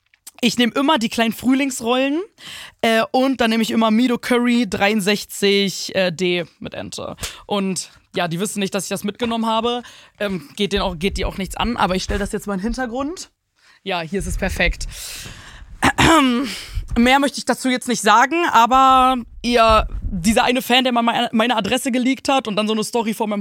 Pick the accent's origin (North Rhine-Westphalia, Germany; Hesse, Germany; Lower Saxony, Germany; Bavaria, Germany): Lower Saxony, Germany; Hornburg; Genau, meine Jugend wurde geprägt. Leute, meine Jugend in Hornburg